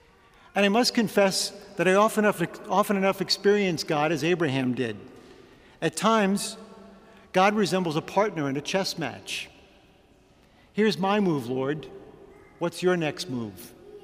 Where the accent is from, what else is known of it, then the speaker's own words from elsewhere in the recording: Queens, New York, United States; Fingernail Eddie and I grew up together in Queens, New York.